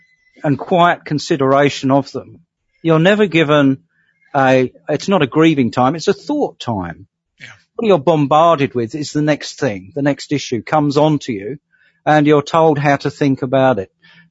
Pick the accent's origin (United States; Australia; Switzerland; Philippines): Australia; I mean, I'm just an Australian sitting in Australia on the internet